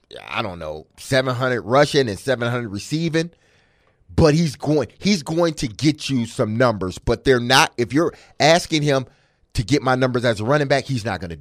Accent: Detroit, Michigan, United States; My hometown.

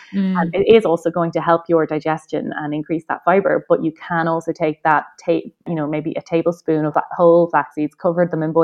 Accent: Ireland; just being an Irish, two Irish ladies on an Irish podcast

